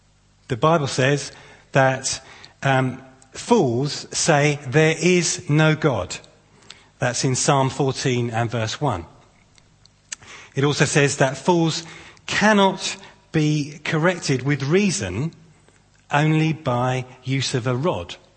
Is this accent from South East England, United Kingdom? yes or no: yes; Chichester, South East England, United Kingdom; Well, it's already been said that I'm from Chichester.